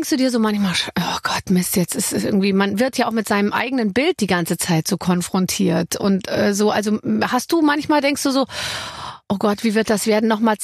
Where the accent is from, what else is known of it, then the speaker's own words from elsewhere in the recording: Bavaria, Germany; ich meine, ich bin aus Bayern